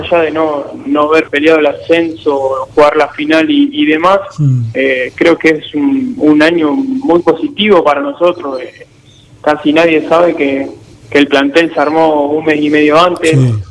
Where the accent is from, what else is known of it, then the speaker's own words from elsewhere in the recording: Oro Verde, Entre Ríos, Argentina; Yo soy de Oro Verde, una ciudad cerca de Paraná.